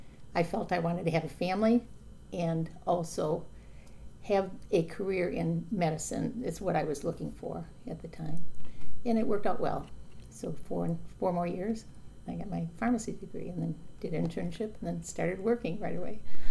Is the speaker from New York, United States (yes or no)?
no; Detroit, Michigan, United States; Okay, I was born and raised in Detroit. My dad was a local Detroit fireman.